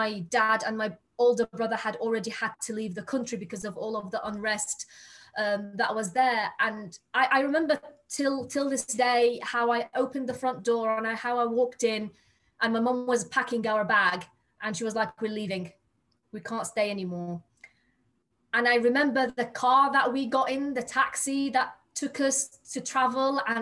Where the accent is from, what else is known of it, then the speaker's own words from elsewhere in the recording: Iraq; moved away as an adult; So I am from Iraq in origin. So I have grown up through the 80s war, the 90s war, left my country because of the 2003 war.